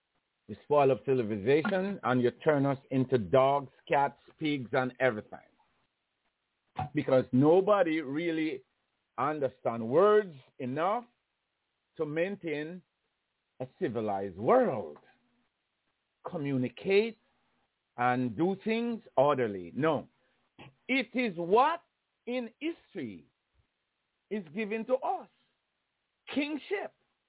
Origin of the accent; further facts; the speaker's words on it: Jamaica; now in United States; Is that the reason why I came from Jamaica to America?